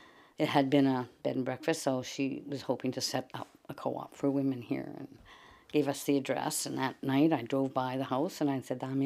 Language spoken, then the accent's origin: English; Winnipeg, Manitoba, Canada; born there; I was born in Winnipeg. I've lived elsewhere. 12 years of my life, but most of my life I'm Winnipegger.